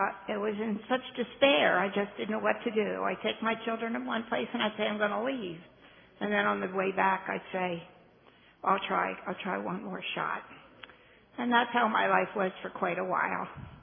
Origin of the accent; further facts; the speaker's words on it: West Chester, Pennsylvania, United States; I'm a grateful member of Al-Anon. I'm from Westchester, Pennsylvania.